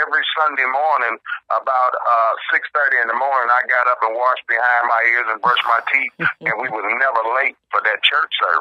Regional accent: Cincinnati, Ohio, United States; Born and raised in Cincinnati, Ohio, and that's always, you know, between the Cincinnati and Dayton area is always home, so I spend a lot of time in the South now

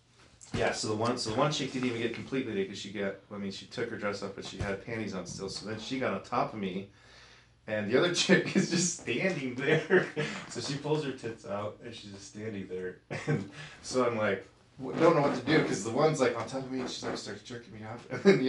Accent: Utah, United States; You know, I would never think as like. Growing up in Utah, that there are these places that you probably walk by all the time

